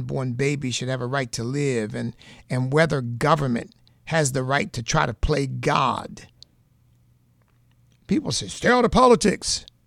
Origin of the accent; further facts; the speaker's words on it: Virginia, United States; Let's go to Susan in my home state of Virginia.